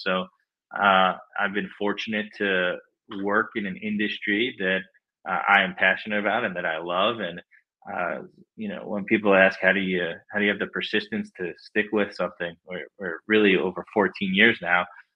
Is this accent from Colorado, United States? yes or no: no; New York, United States; Sure. I'm from Long Island. I live there now.